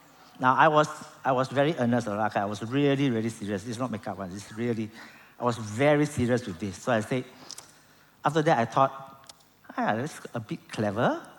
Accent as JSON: {"language": "English", "region": "Malacca", "country": "Malaysia", "said": "since I'm from Malacca, I get a chance to go to the oldest temple in Malaysia, right?"}